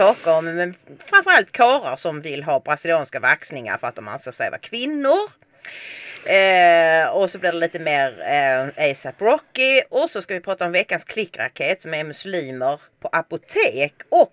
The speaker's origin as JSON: {"language": "Swedish", "town": "Bjärred", "region": "Skåne", "country": "Sweden", "tie": "born or raised there", "also_born_or_lived": "Stockholm / Helsingborg", "said": "med hela min släkt är ju från Helsingborg, så, alltså mina föräldrar var ju födda där, men så råkade de bo i Stockholm när jag föddes. Och sen så växte jag upp i Bjärred och sen flyttade vi till Helsingborg när jag var 14."}